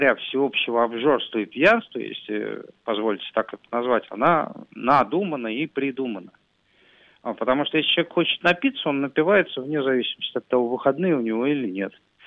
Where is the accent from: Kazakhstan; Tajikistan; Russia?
Russia; Moscow; я москвич